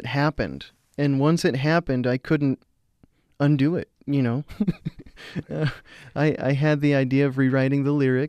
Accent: Watsonville, California, United States; a middle-aged Mexican immigrant farm worker, you know, like so many that I grew up around in Watsonville

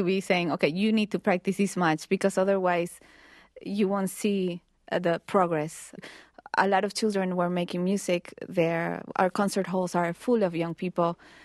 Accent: Venezuela; now in United States; My father is Venezuelan. I'm Venezuelan American. I have both citizenships.

